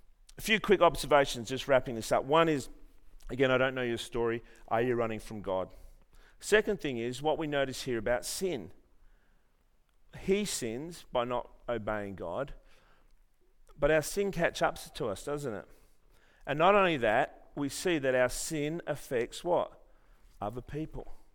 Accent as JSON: {"language": "English", "town": "Armidale", "region": "New South Wales", "country": "Australia", "tie": "born or raised there", "said": "Like I said, I grew up in Armidale."}